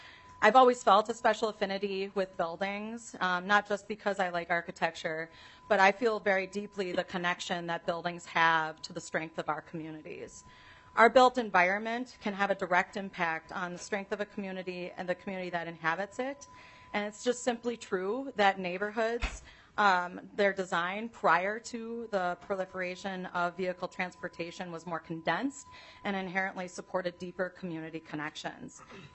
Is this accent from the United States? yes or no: yes; St. Cloud, Minnesota, United States; now in Minneapolis, United States; I grew up in St. Cloud, Minnesota, and I currently reside in South Minneapolis.